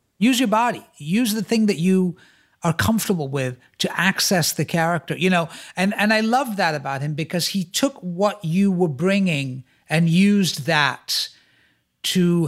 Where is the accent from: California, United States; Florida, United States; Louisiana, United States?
Florida, United States; And I'm from Florida, you know, like, I'm like, holy shit